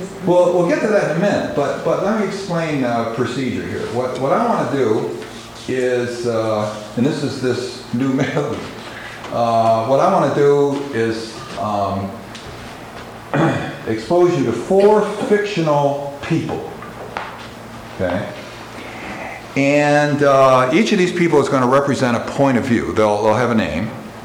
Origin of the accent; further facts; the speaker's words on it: Wisconsin, United States; a great forester, conservationist from my home state of Wisconsin